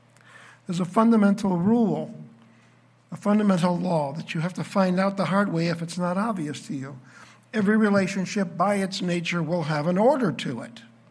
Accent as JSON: {"language": "English", "town": "Fulton", "region": "Missouri", "country": "United States", "said": "from Fulton, Missouri."}